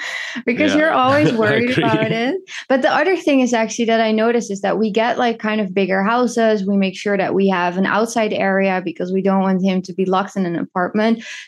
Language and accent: English; Netherlands; moved away as an adult; now in Brazil; So I am from the Netherlands and I came to Brazil like halfway through the pandemic because Europe was so locked down.